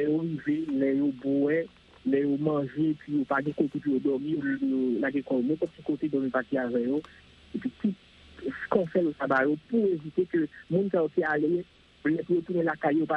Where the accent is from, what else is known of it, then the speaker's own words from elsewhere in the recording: Montreal, Quebec, Canada; Oui, alors … je suis de Montréal